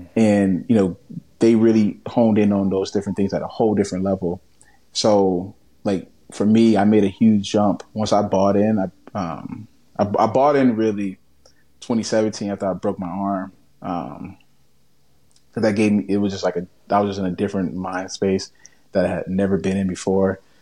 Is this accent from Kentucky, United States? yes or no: no; Miami, Florida, United States; So I'm from Miami, obviously, right? And we believe in South Florida, we have the best football and the best athletes when it comes to football, right?